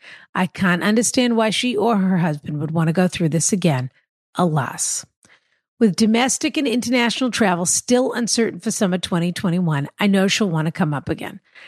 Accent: Canada; Yes, Rana, I'm Canadian.

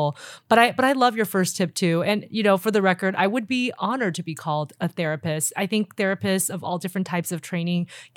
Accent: Taiwan; I came from Taiwan. I mean, psychologists weren't really a big thing there.

